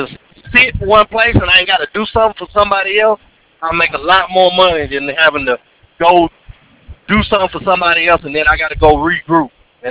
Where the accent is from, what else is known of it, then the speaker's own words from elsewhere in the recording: Alabama, United States; I'm from Alabama, and I actually talk countryer now than I did then.